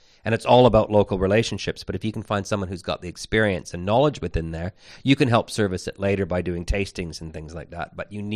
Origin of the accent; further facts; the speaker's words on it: Canada; I'm Canadian, but we love rules.